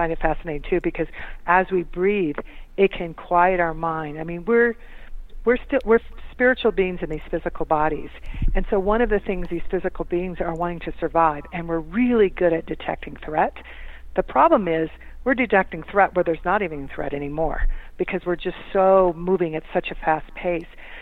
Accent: Midwest, United States; you see as a little girl growing up in the Midwest, you know, the kinds of mistreatments to people because of the color skin.

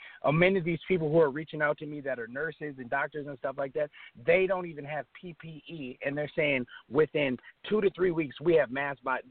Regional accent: Minnesota, United States; And I've met him a couple of times, you know, being that I'm from Minnesota.

